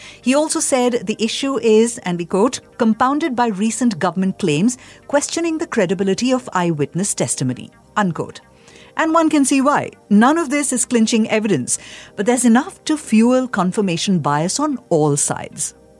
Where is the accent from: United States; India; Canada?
India; As an Indian, one might wonder what the Indian establishment's stance on this issue is.